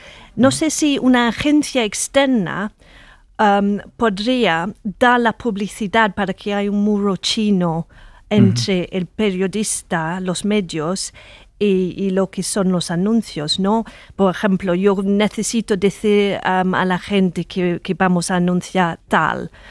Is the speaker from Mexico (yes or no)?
no; United Kingdom; Spanish is a second language; para mí como británica